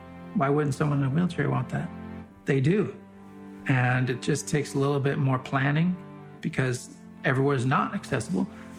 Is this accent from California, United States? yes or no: yes; Pacific Palisades, California, United States; I grew up in Pacific Palisades near Malibu, and I used to go to the beach all the time when I was a kid